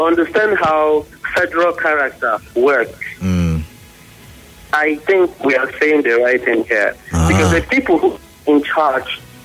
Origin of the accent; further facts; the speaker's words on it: Benue, Nigeria; I am from Benue State.